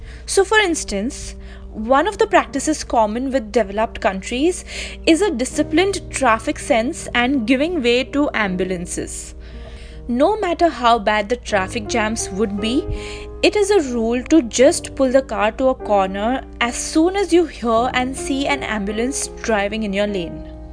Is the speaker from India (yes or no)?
yes; India; I am from India